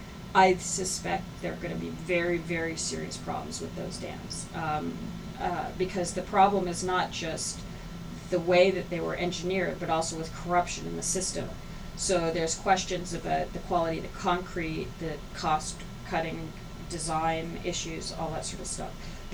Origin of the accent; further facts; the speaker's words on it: Canada; I mean, there's an assumption that I'm from Canada